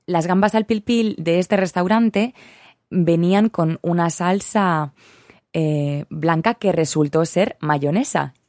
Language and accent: Spanish; Spain; Hombre, pues yo, como española, me siento un poco estafada, la verdad, a veces.